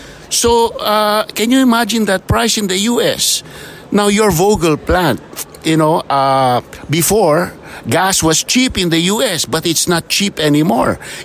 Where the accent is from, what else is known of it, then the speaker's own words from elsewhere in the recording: Philippines; So these are delicacies that I really enjoy as a Filipino.